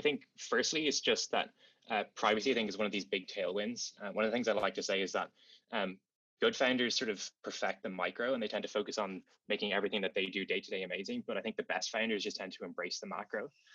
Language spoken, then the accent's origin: English; Dublin, Leinster, Ireland; So I grew up in Dublin City, like not too far from the city center.